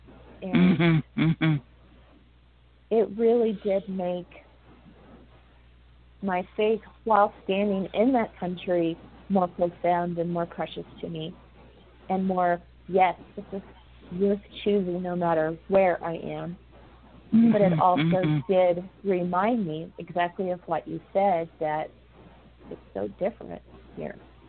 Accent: United States; Being an American in Afghanistan

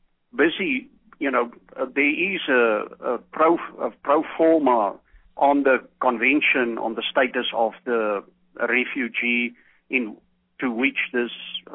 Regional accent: United States; as a fellow American

